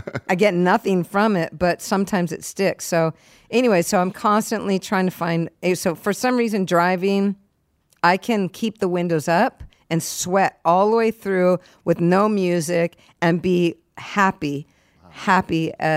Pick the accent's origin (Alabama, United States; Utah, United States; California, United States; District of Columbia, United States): California, United States; San Diego; also born or lived in New York; I was there for 1 year. I was 1 year old, and then we moved to San Diego. So I was raised in San Diego.